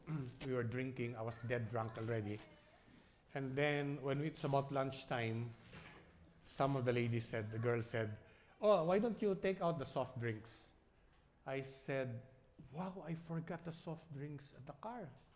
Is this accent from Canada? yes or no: no; Manila, Metro Manila, Philippines; also born or lived in New York; I was born in Manhattan, New York, okay? And I was born 7 months premature. And I was in the incubator for 1 month. And then when I recovered, 6 months after, my parents went back to Manila. Never went back to the United States.